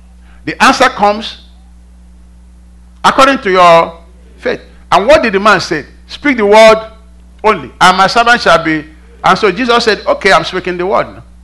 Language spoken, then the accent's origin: English; Lagos, Nigeria; I can cook up one for you. I'm from Lagos, remember?